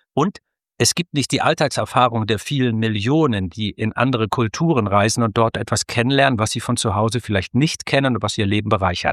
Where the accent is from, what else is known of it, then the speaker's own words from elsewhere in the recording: Hamburg, Germany; in meiner Heimat Hamburg